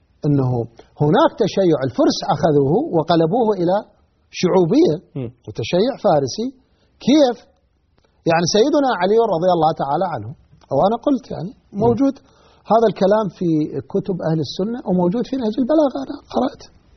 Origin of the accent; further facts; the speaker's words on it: Iraq; عندنا بالعراق